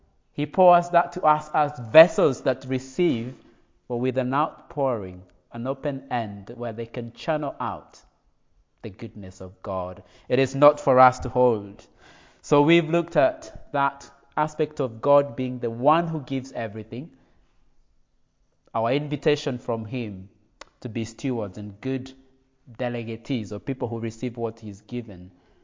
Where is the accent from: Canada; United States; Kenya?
Kenya; moved away as an adult; now in United Kingdom; So I come from a tribe called the Kikuyu or the Gikoyo people of Kenya. I grew up in Kenya until I was around 24. I moved to the UK later on. So Kenya still is my home. I've got the privilege of being British as well. So I'm a dual citizen.